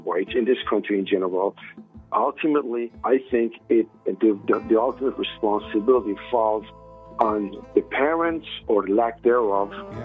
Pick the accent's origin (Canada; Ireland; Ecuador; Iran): Iran; now in United States; I'm from Iran.